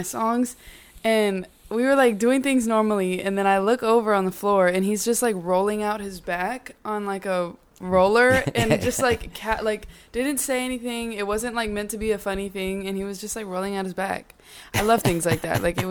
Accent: Round Rock, Texas, United States; Round Rock, originally.

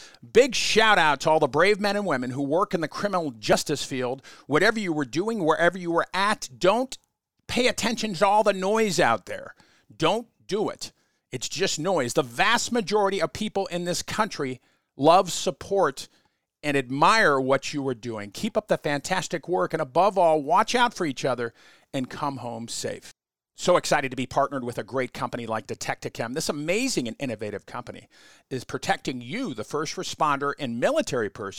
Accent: Denver, Colorado, United States; I remember growing up in Colorado. You know, I mean, we didn't even have air conditioning when I was growing up, you know, in Denver, because we didn't need it.

